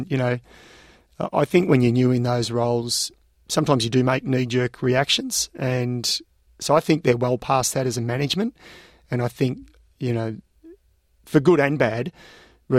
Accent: Australia; I'm Australian

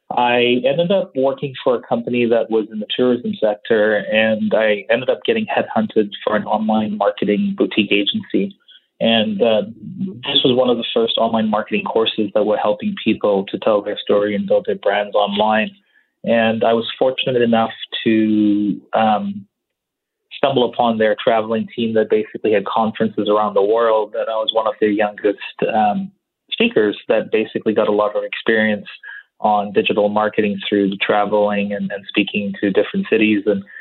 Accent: Tanzania; born there; I was born in Tanzania, East Africa

